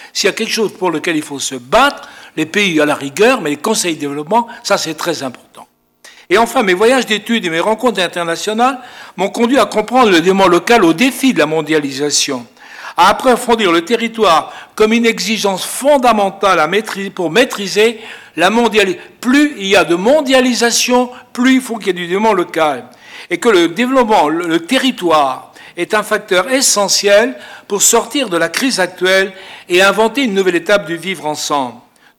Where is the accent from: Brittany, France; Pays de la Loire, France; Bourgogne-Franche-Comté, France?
Brittany, France; Moi, je suis de Bretagne.